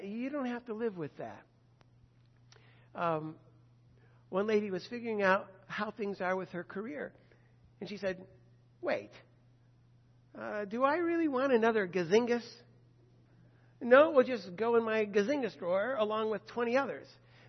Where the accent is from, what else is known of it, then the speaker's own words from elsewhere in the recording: United States; I'm an American. I'm not doing that.